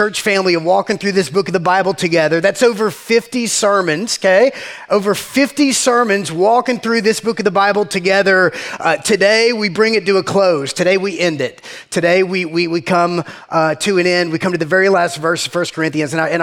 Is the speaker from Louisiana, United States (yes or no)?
no; Georgia, United States; we're from Georgia originally.